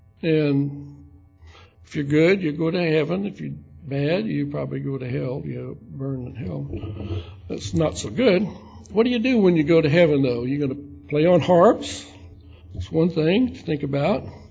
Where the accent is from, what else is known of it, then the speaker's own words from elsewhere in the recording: Illinois, United States; I was from the South, South Illinois. But we did many of the same things and grew up on a farm